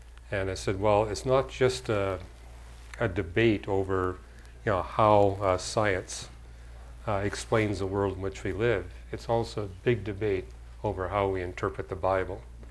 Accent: Canada; I had some credibility as a Canadian, because I got to share with them, my story of coming to Christ in Canada

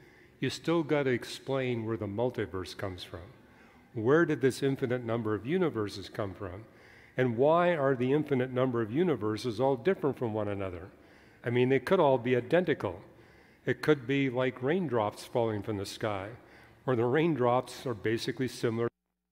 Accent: Canada; because I grew up in Canada where birch trees exist everywhere.

